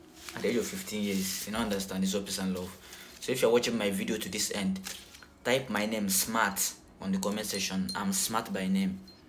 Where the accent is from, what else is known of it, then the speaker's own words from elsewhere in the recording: Imo, Nigeria; And I'm from Nigeria. Imo State, precisely. I'm from Imo State.